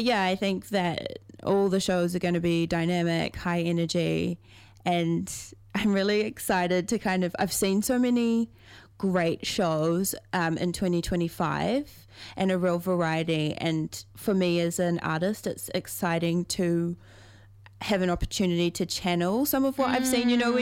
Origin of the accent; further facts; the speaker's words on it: Waiheke Island, Auckland, New Zealand; I'm from Waiheke, so like it always feels like going home.